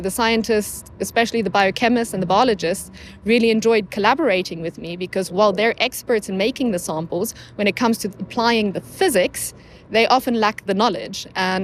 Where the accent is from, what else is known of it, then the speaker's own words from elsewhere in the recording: South Africa; Because being from a British colony with a very bad reputation for apartheid and race segregation, I was worried and I was scared.